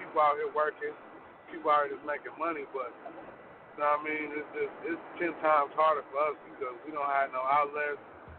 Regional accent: Gary, Indiana, United States; born there; now in Minneapolis, United States; me being from the Midwest, I was born in Gary, Indiana, and I reside in Minneapolis, Minnesota.

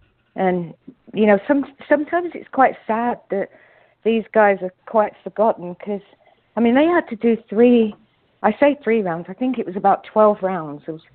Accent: England, United Kingdom; moved away as an adult; We came from England to Los Angeles together, and we were staying in the real glamorous part of LA at the time for us.

